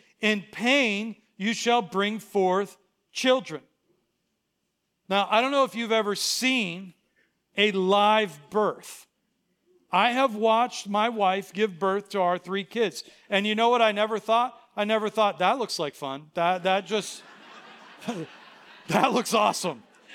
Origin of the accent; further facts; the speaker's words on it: Pittsburgh, Pennsylvania, United States; Growing up in Pittsburgh, it was a blue-collar ethos of a city. You know, my grandfather was a steel worker. My dad worked at Nabisco making Oreos.